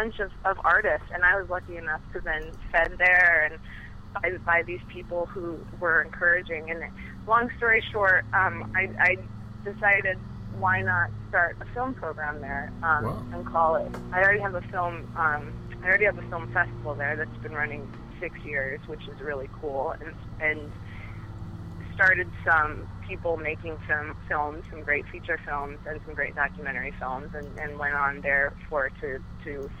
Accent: Iowa, United States; So Hollywood, they started making films in Iowa, which is my home state

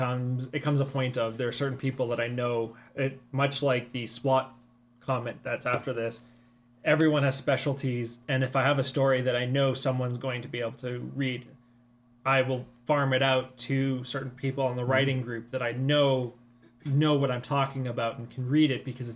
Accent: Canada; because we're Canadian and that's significantly different than it is in America

